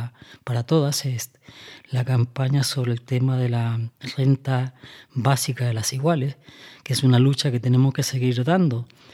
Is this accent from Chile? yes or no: yes; Chile; now in Spain; yo prácticamente salí analfabeto de Chile, pero tuve la suerte de que pude salir, o sea, que también tengo que decir, ¿no?, que gracias a la desgracia que me hizo salir de ese país, hoy me encuentro en España